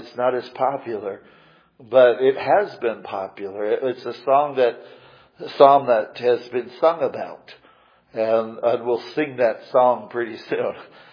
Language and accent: English; Chicago, Illinois, United States; born there; I was born in Chicago physically, but spiritually I was born again in Zion.